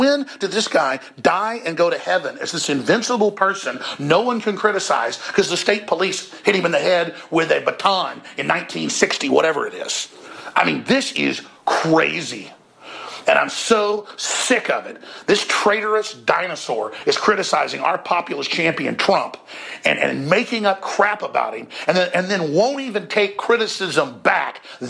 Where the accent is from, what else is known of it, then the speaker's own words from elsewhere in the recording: Dallas, Texas, United States; I grew up in Dallas. It was rough.